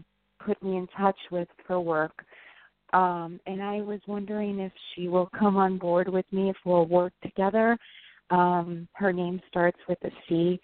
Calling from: New York, United States; from New York.

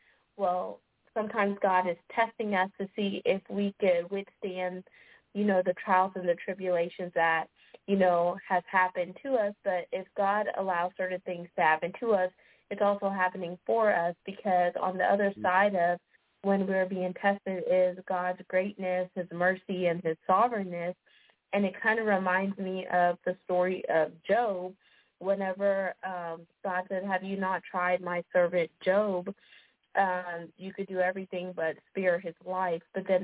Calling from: Texas, United States; I'm calling from Texas.

